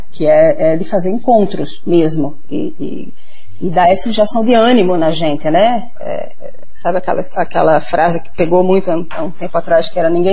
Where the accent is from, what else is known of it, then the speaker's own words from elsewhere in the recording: Pernambuco, Brazil; Como boa pernambucana, cresci, cresci dançando a ciranda desde o colégio, né?